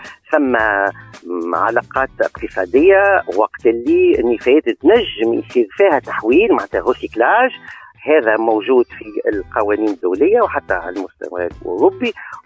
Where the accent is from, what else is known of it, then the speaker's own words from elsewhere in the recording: Tunisia; شركة الحمد لله عندنا في تونس سوتيوب نجم ريكوبير الزيوت